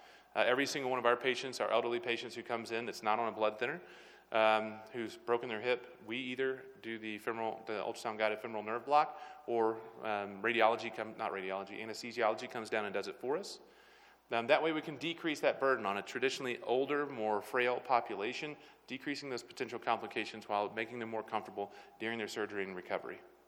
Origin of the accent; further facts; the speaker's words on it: Atlanta, Georgia, United States; also born or lived in East Tennessee; Growing up in the Southeast, I was completely against it. Replacing any drug with a medication that was anywhere close to it. I was from Atlanta, Georgia, and then from East Tennessee up in the Tri-Cities area.